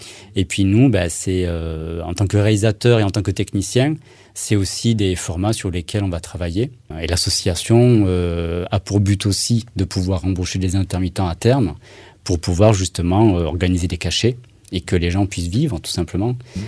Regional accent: Decazeville, Occitanie, France; born there; au moment où je suis arrivé en Aveyron, donc en septembre 2020, je suis revenu en Aveyron puisqu'en fait, je suis né de Cazeville et je suis juste parti momentanément pendant une vingtaine d'années

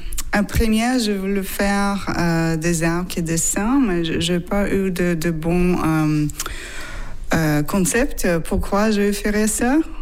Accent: Russia; French is a second language; also born or lived in Canada; now in Berlin, Germany; je viens de Russie, mais j'habitais au Canada, donc je suis canadienne. Maintenant, j'habite à Berlin.

